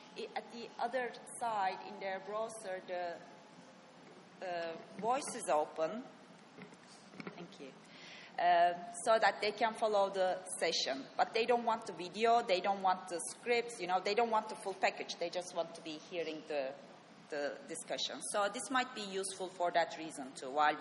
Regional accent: Turkey; English is a second language; For example, I'm not a native English speaker. I come from Turkey, and probably you are having a hard time with my accent to follow.

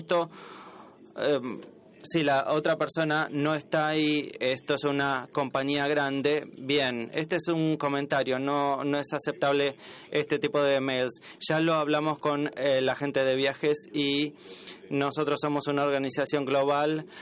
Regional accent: Trinidad & Tobago; Yo soy de Trinidad y Tobago

